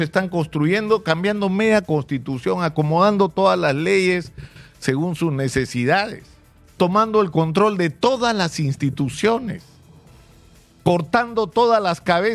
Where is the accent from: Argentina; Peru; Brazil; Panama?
Peru; lo que ha demostrado el partido con Uruguay es lo que somos los peruanos